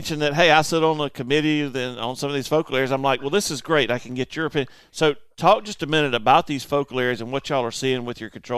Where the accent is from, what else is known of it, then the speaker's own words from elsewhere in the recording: Kansas, United States; now in South Carolina, United States; I mean, we're from Kansas. What's an invasive tree?